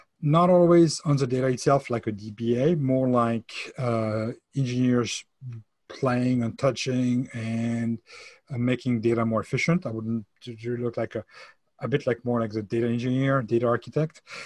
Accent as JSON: {"language": "English", "country": "France", "accent": "French", "second_language": "English", "moved": "yes", "said": "So as you will probably get accustomed to it at Drazo stage right now, my accent is French. Okay. So I'm French. I decided to move to this country like 5-6 years ago"}